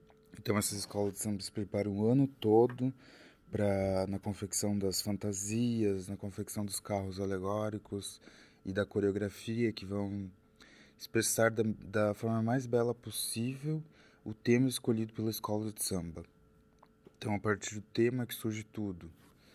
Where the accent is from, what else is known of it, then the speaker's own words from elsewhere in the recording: South Region, Brazil; Eu, particularmente, como sou do sul do Brasil, lá no sul do Brasil não temos muito o costume de comemorar o carnaval